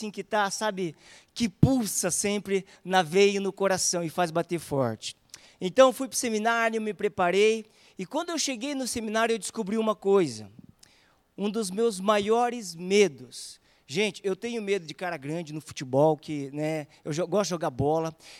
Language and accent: Portuguese; Cascavel, Paraná, Brazil; also born or lived in Guaíra / Toledo; Eu sou lá de Toledo, no Paraná. Na verdade, nasci em Guaíra ali, depois fui criado em Cascavel. E, por último, eu me casei, né, e morei por um longo tempo lá em Toledo.